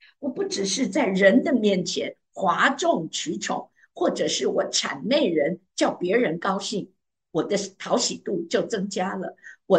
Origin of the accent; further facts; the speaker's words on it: China; 我们中国人说有容乃大